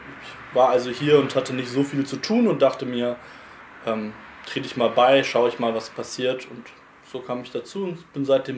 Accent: Freudenstadt, Baden-Württemberg, Germany; Durch die familiäre Geschichte, durch meinen Vater sind wir öfters mal umgezogen. Ich bin vor allem in Freudenstadt aufgewachsen und habe dann später noch in Freiburg gewohnt.

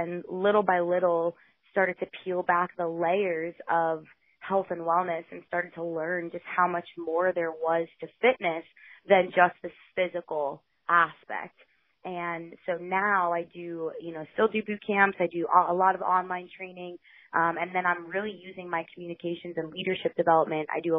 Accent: Pembroke Pines, Florida, United States; also born or lived in Gainesville; I'm originally from Pembroke Pines, Florida, and then came up to Gainesville, Florida, where the University of Florida is, to go to school.

